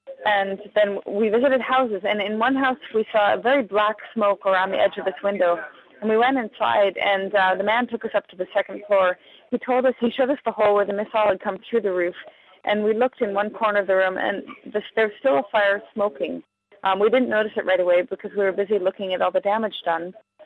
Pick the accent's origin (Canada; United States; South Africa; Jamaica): Canada; I'm a Canadian human rights advocate and freelance journalist, and I'm now in Gaza City.